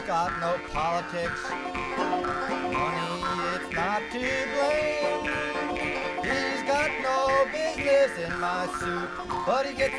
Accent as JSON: {"language": "English", "region": "New York", "country": "United States", "said": "We're all from Putnam County, New York, except for Lynn and Jay and Abby."}